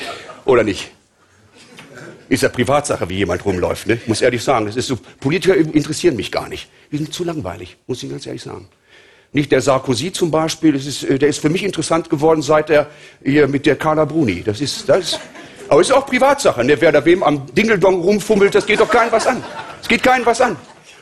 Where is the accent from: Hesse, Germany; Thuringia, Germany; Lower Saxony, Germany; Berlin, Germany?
Lower Saxony, Germany; Braunschweig; Ich bin ein Sympathieträger. Ich komme aus Braunschweig.